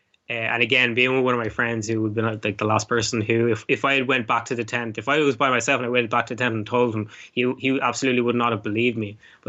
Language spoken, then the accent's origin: English; Ireland; because I was raised here in Ireland